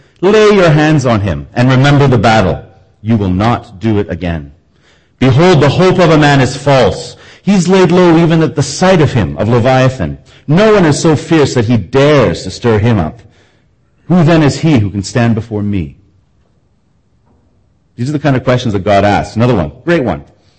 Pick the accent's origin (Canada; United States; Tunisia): Canada; Victoria, British Columbia; For me, it's the smell of the sea when I get off the ferry from Vancouver to Victoria, my hometown.